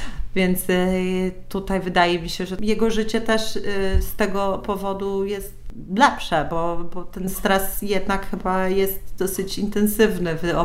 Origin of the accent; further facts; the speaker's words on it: Warsaw, Masovian Voivodeship, Poland; więc chyba nawet mogę mówić, że jestem warszawianką, taką formalnie. Wiem, że są tam pewne kryteria do spełnienia, by właśnie tak na siebie mówić, natomiast wszyscy moi dziadkowie, pradziadkowie, babcie, mamy, wszyscy pochodzą z Warszawy